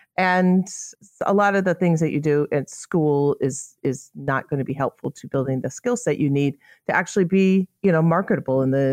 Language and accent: English; Illinois, United States; I'm from Illinois. I mean, that's pretty close.